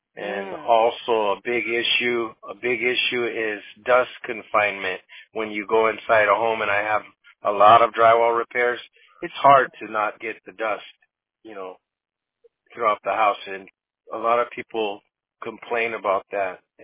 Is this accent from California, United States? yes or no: yes; Oxnard, California, United States; well, I'm from Oxnard, so that's just